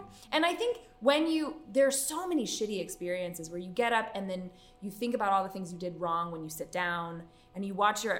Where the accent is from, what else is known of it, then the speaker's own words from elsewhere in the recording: Oak Park, Illinois, United States; I grew up in Oak Park.